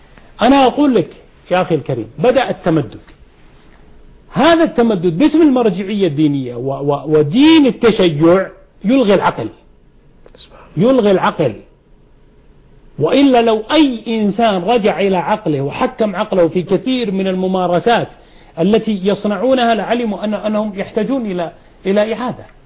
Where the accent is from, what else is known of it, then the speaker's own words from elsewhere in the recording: Saudi Arabia; أنت سعودي وأنا سعودي